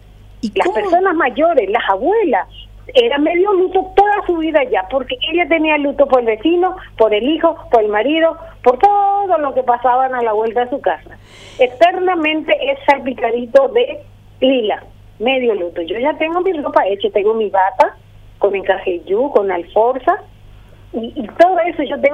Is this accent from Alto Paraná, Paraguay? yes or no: no; Asunción, Paraguay; pues yo me crié un poquito con mi abuela, por eso que hablo así, pues soy de Asunción